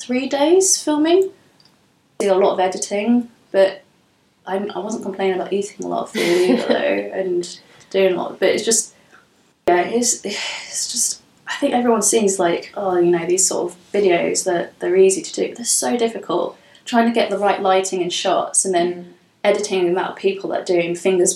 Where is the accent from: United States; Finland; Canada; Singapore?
Singapore; Anyway, to me as a Singaporean, that's how you'd cook it.